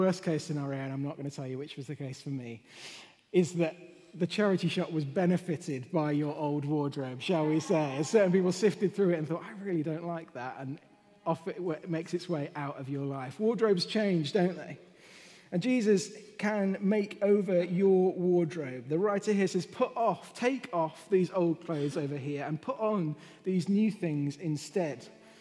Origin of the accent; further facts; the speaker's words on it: England, United Kingdom; I'm English, and like Wales for a holiday, but don't really support them in terms of sport.